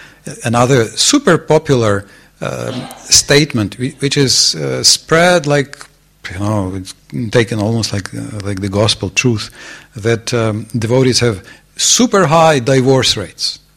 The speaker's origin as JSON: {"language": "English", "country": "Ukraine", "said": "Yes, like I'm from Ukraine personally. So in Ukraine, this is a national sport."}